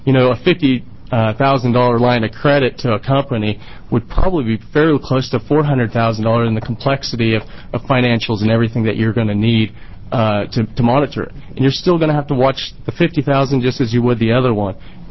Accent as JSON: {"language": "English", "town": "Bend", "region": "Oregon", "country": "United States", "tie": "born or raised there", "said": "I was actually born and raised in Bend, 33 years ago."}